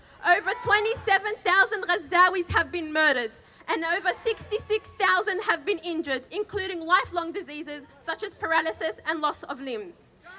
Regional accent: Gaza, Gaza Strip, Palestine; I am a 17-year-old Ghazawi, but pre-Nakba, my roots trace back to Yibna and Julis.

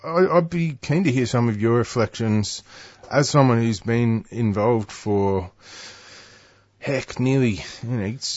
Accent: Newcastle, New South Wales, Australia; now in Melbourne, Australia; I'm living in Melbourne these days, but I'm originally from Newcastle.

